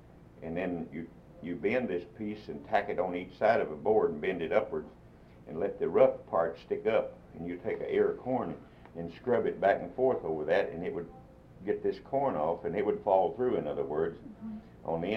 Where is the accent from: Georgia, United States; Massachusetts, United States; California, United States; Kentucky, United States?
Kentucky, United States; Straw; Here in Edmondson County. Back at that time, our post office was Straw, Kentucky, S-T-R-A-W. And that's where I grew up to be a young man, in the forks of Nolin and Green River, about 12 or 14 miles north of Brownsville.